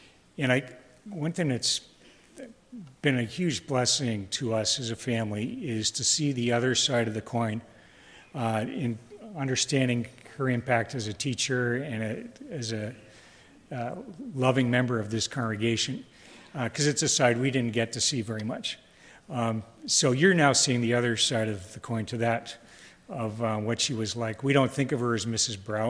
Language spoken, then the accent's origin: English; Ottawa, Ontario, Canada; It's hard for me to take, I'm from Ottawa.